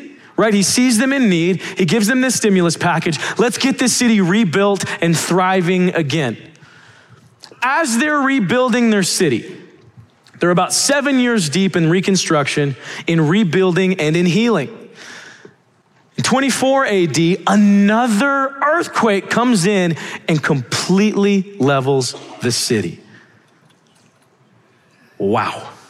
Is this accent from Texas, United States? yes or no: yes; Dallas, Texas, United States; also born or lived in Sweetwater; Like, I was raised in Dallas, but I'm from a little town called Sweetwater, Texas.